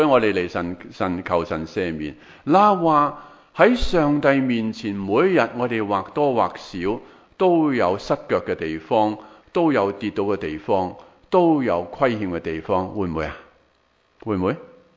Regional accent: China; 我哋中国人都系啦，喺农村嗰度吓

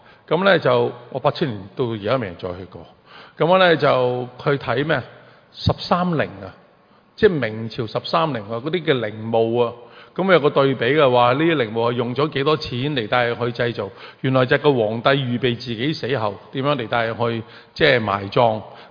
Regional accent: China; 我哋中國人

